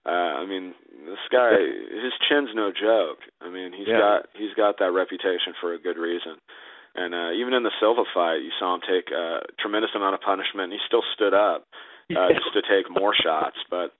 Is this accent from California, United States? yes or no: yes; Sacramento, California, United States; he's an exciting fighter from Sacramento, which is my hometown.